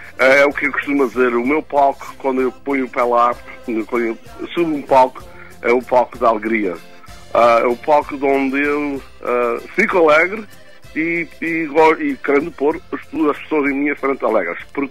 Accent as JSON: {"language": "Portuguese", "town": "Faial", "region": "Azores", "country": "Portugal", "tie": "born or raised there", "also_born_or_lived": "Terceira / Pico", "moved": "yes", "lives_now": "Canada", "said": "eu nasci na Terceira. Meus pais são do Pico e fui criado no Pico, como, e por fim fui criado, acabei por ser criado no Faial até vir para o Canadá."}